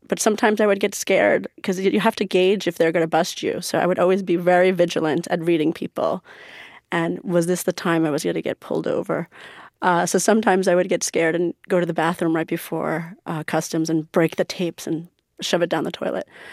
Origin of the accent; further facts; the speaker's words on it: United States; You know, I grew up in America going to Persian school, I grew up as a Muslim, going to the mosque, growing up very spiritual in terms of religion.